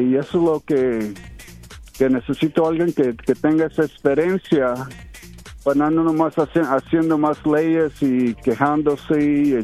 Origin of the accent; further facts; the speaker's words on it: Oakland, California, United States; born there; soy de familias de Chihuahua y de Guadalajara, pero nací aquí en los Estados Unidos y soy ciudadano.